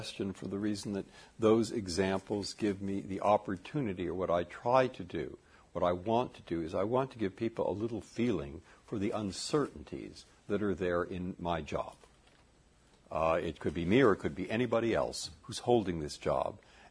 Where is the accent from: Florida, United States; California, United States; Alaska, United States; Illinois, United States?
California, United States; San Francisco; As I grew up in San Francisco, and Tan Fran